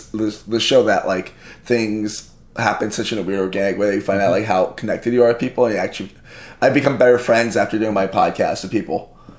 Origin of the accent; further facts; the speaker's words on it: Miami, Florida, United States; I'm born and raised in Miami.